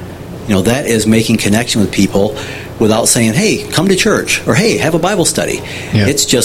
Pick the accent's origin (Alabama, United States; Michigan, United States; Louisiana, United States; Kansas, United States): Michigan, United States; moved away; Many of you know I came from Michigan, and I've been here about 13 years.